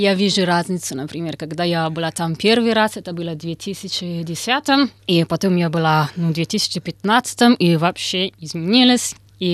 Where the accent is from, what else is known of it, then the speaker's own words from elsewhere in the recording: Italy; Russian is a second language; Я родилась в Италии, выросла в Италии.